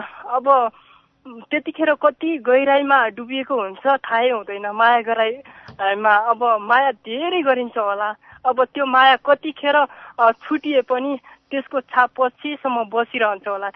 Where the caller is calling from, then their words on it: Sudurpashchim Province, Nepal; म यो सुदूर दूर बझाङबाट हो